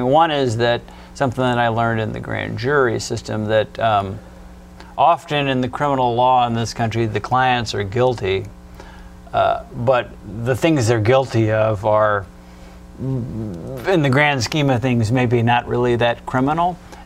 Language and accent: English; Midwest, United States; now in Texas, United States; I'm originally from the Midwest, and one of the things that has been a real awakening for me moving to Texas